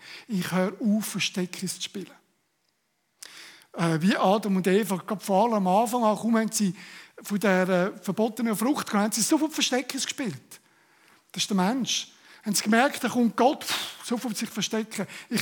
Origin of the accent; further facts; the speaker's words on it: Switzerland; Und erst dann sind wir Schweizer.